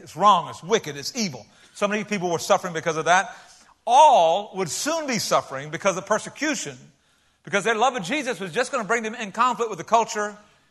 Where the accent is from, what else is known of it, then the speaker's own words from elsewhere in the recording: United States; I'm American. And you know what kind of persecution I've suffered as an American?